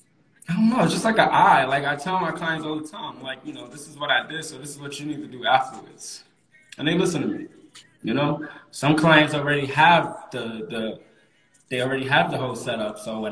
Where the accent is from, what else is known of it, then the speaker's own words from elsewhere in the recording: New York City, New York, United States; also born or lived in Long Island; Born and raised in New York, yep. I'm from Queens, New York, and I'm from Long Island also. I moved to Long Island when I was about 16.